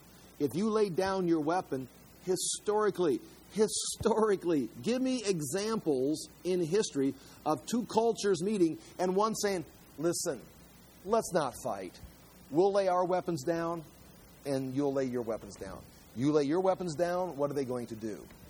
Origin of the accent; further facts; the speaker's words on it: Germany; now in United States; We come from Germany. I came from Germany.